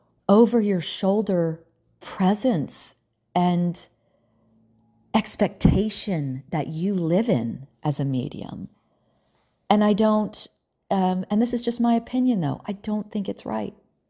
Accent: Southern US, United States; accent: Southern; Wow, I'm this Southerner with this accent, and I need to change that.

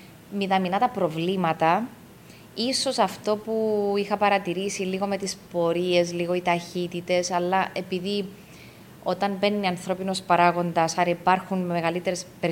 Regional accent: Greece; Νιώθουμε Έλληνες, είμαστε Έλληνες.

